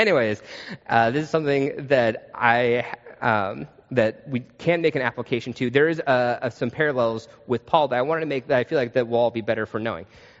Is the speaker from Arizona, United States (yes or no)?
yes; Tucson, Arizona, United States; If you want to use a cowboy metaphor, which I'm from Tucson, I love cowboy metaphors.